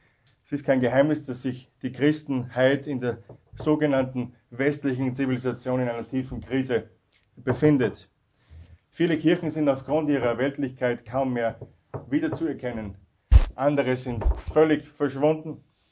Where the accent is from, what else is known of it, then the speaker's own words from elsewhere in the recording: Austria; und das sage ich als Österreicher, ganz unbescheiden